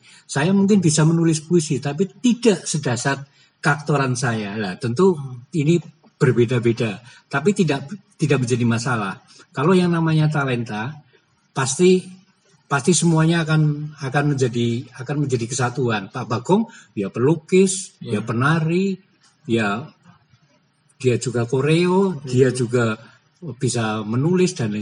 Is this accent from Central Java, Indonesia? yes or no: yes; Banyumas, Central Java, Indonesia; born there; saya latar belakangnya saya lahir di Banyumas